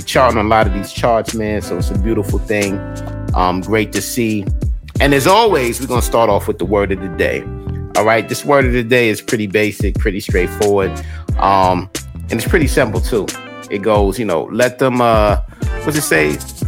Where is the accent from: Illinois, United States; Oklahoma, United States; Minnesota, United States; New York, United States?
New York, United States; Queens; So I know growing up in Queens, everything was about the bars. Everything was about the lyrics.